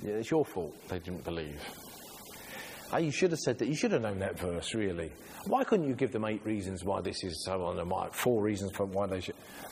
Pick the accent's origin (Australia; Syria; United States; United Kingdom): United Kingdom; now in France; I'm speaking as a British person living in France.